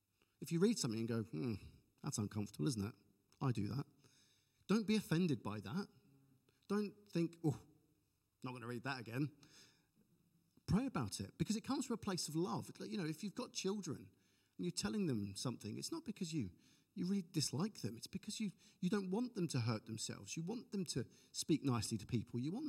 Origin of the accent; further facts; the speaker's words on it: United Kingdom; Well, admittedly, no, because I'm British.